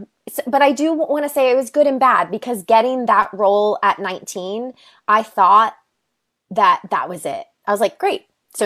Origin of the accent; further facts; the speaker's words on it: Arkansas, United States; also born or lived in Pensacola, United States / Iowa / Texas / Washington; now in New York City, United States; I was born in Pensacola, Florida, but I lived in Iowa, Texas, Washington State, and I went to all of junior high and high school in Arkansas.